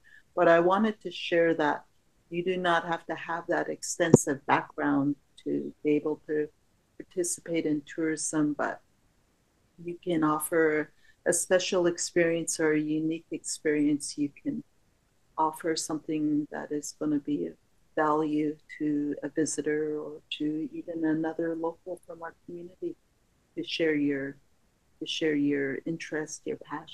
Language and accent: English; British Columbia, Canada; I'm born and raised on the Sunshine Coast, and I'm a member of the Seashock tribe